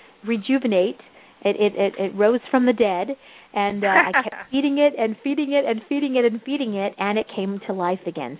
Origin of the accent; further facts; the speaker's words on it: the South, United States; I'm from the South, and when tea used to sour, it was pretty nasty.